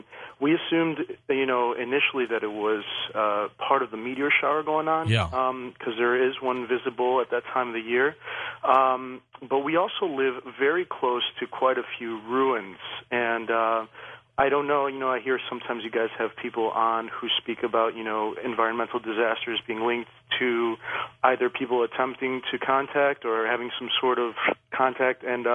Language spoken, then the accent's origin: English; United States; Now, I grew up in the States, but I spent a lot of time in Greece, and that's where my my grandmother lives